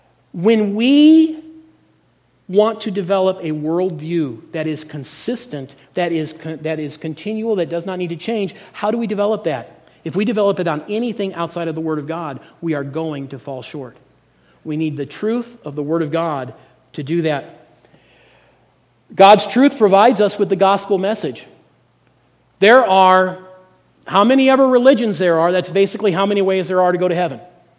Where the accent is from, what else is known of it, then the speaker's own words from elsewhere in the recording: Gunnison, United States; When I was growing up in Gunnison, I had a really good friend